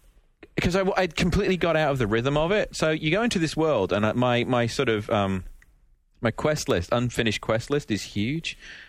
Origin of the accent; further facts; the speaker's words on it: England, United Kingdom; I was just interested in because I'm English and I remember the comic book